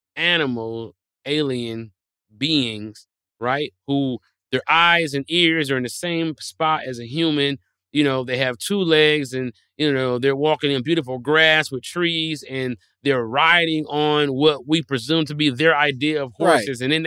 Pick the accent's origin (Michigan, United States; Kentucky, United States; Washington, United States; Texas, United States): Michigan, United States; Detroit; Man, look, I'm from Detroit where they make cars, right?